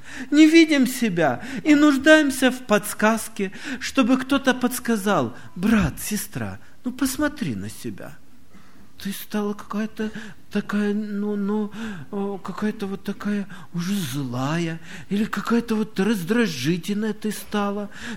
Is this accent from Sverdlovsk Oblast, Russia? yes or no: no; Omsk Oblast, Russia; Вот где я вырос в селе, в Омской области